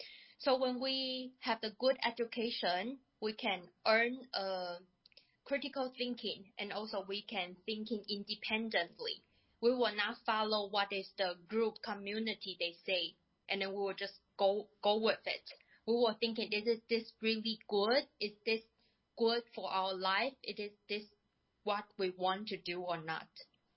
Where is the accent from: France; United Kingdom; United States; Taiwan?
Taiwan; English is a second language; I come from Taiwan